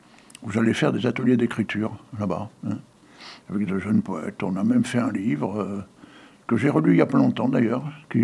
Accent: Hauts-de-France, France; on fait pas ça avec un mec du Nord. Hein. Tu sais que je suis un ch'timi, moi.

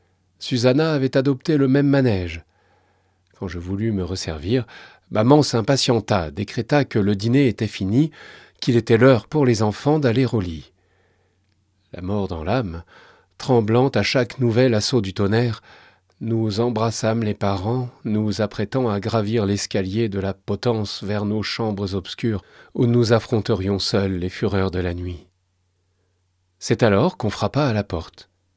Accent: Île-de-France, France; born there; now in Périgueux, France

